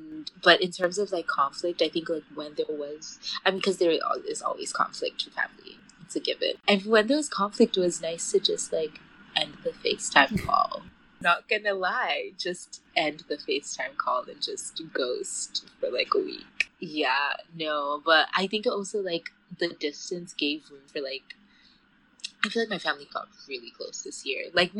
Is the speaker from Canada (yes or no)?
no; Ghana; now in United States; I'm an international student. I'm from Ghana, but my mom lives in Switzerland and my dad lives in Ghana.